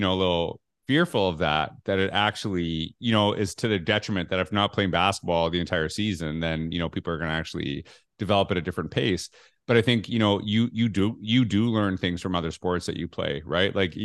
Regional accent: Canada; growing up in Canada

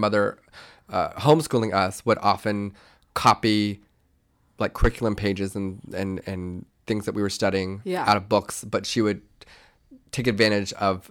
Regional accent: Kentucky, United States; My life was very interesting growing up in Kentucky as being a half Puerto Rican, Korean, white, very flamboyant, gay man.

